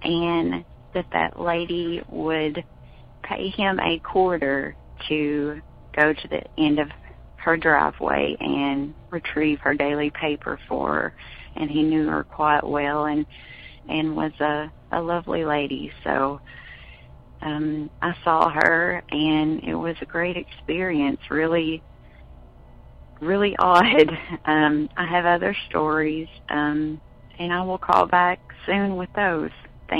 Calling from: Kentucky, United States; I'm calling from Kentucky.

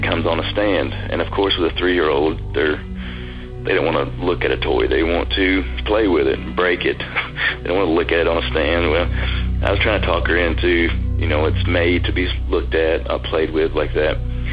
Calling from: Chattanooga, Tennessee, United States; I'm from Chattanooga, Tennessee.

